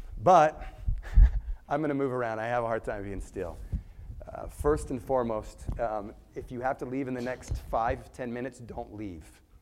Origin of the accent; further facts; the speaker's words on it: Arizona, United States; and I'm from Arizona, and so it's desert, and it's hot.